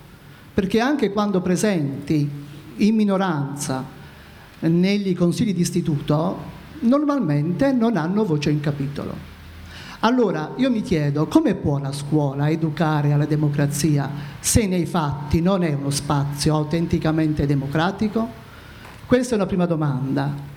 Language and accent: Italian; Basilicata, Italy; vengo dalla Basilicata.